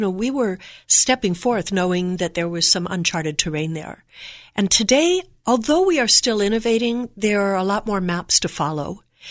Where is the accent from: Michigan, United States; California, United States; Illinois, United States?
California, United States; San Jose; And I remember seeing Cupertino changing because I grew up in San Jose